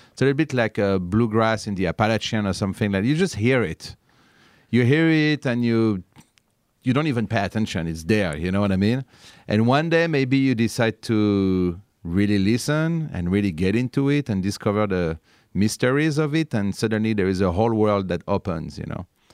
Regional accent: Fontainebleau, Île-de-France, France; also born or lived in Paris; now in Jersey; And I grew up in Fontainebleau.

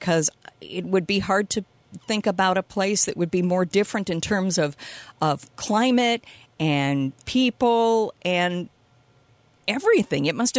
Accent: Rochester, New York, United States; In my community growing up in Rochester, I wasn't hearing, you know, any real negativity.

